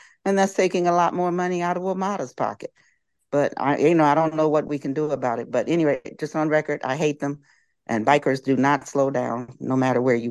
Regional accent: Kansas City, Missouri, United States; I am an African-American female, and I'm wearing a face mask and a T-shirt honoring my hometown, Kansas City Chiefs Super Bowl champions.

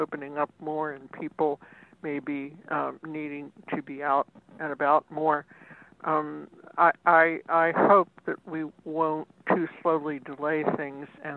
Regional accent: Washington, District of Columbia, United States; I recall when I was growing up in Washington on 14th Street that there were buses going up and down till 2 a.m. in the morning.

